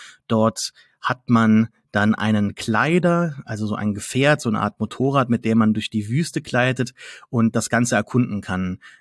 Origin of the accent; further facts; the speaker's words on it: Saarland, Germany; Bin kein Franzose, obwohl ich Saarländer bin.